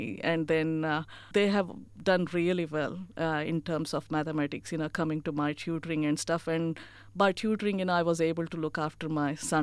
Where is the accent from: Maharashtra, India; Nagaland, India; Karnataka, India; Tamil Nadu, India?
Karnataka, India; Dharwad; also born or lived in Bangalore; So I was born in Bangalore, which is the capital of Karnataka. And then my father moved to a town called Dharwad. And then he used to work for agriculture university. So from the age of year two, I grew up in Dharwad. And up to my post-graduation.